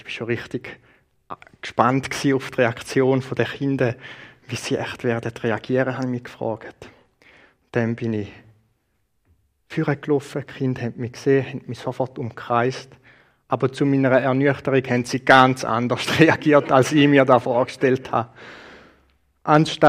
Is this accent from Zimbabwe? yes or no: no; Uzwil, St. Gallen, Switzerland; Ich bin in Uzwil aufgewachsen und bin in FCG in Flawil gegangen.